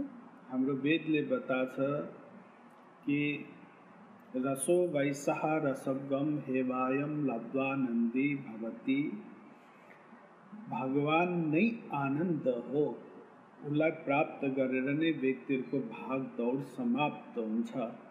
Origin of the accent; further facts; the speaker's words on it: Kathmandu, Bagmati, Nepal; born there; मेरो जन्मस्थान नेपाल हो, काठमाडौँ, नेपालको राजधानी.